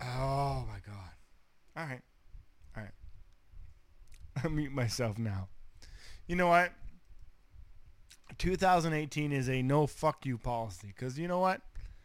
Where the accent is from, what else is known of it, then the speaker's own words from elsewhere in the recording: Canada; I'm just Canadian. We have a fake fucking army. We eat poutine and fucking watch hockey.